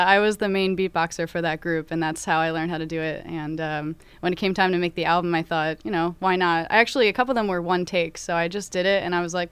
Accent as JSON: {"language": "English", "region": "New Jersey", "country": "United States", "said": "I'm from South Jersey, just outside of Philadelphia."}